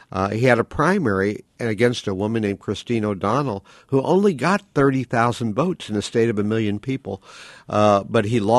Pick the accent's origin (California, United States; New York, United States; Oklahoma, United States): Oklahoma, United States; Oklahoma City; I ran into that because I'm from Oklahoma City, and Oklahoma City is a pretty good-sized city, and I'm a completely urban guy.